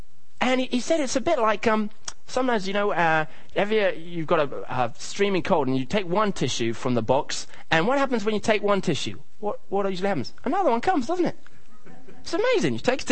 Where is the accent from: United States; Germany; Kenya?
Kenya; But actually, growing up in Kenya, you can't help but notice that God does supernatural things in people's lives.